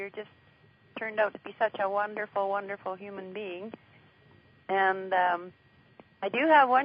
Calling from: Cranbrook, British Columbia, Canada; Okay, I'm calling from Cranbrook, B.C., Canada.

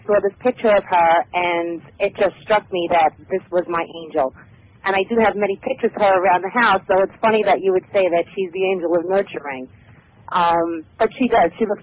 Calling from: New York, United States; New York.

